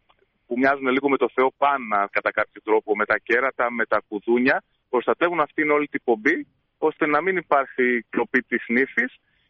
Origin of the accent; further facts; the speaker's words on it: Vamvakofyto, Central Macedonia, Greece; Εδώ στις Σέρρες εμείς είμαστε από το Βαμβακόφυτο Σερών.